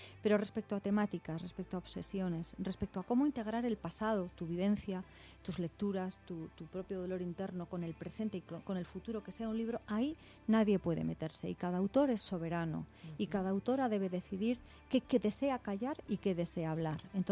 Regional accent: Bilbao, Basque Country, Spain; Sí, yo soy vasca. Mi familia es gallega, eran emigrantes gallegos en el País Vasco, pero nací en Bilbao debido a ello.

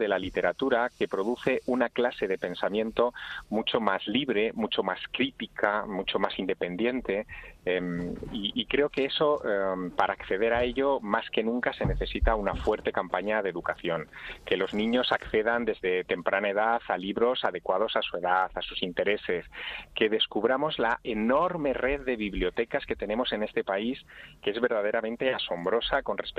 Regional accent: Teruel, Aragon, Spain; Teruel, que es mi ciudad natal

